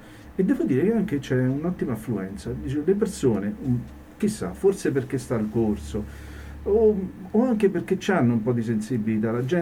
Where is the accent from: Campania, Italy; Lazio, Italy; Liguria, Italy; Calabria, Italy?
Lazio, Italy; Rome; I miei genitori sono andati a Roma, io sono nato lì e dopo 40 anni, per ragioni, possiamo dire, per amore, sono tornato a Forigno